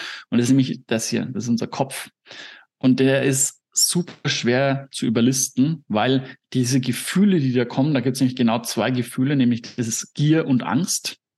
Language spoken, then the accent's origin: German; Nuremberg, Bavaria, Germany; egal ob das jetzt in Thailand ist oder in Nürnberg, da wo ich herkomme, oder in den USA